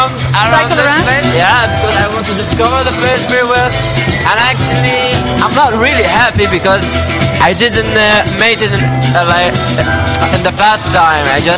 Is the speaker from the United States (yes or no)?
no; Syria; English is a second language; Syria. I'm from Syria.